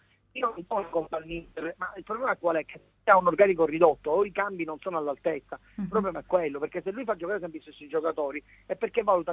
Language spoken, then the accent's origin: Italian; Palermo, Sicily, Italy; la mia esternazione è stata da palermitano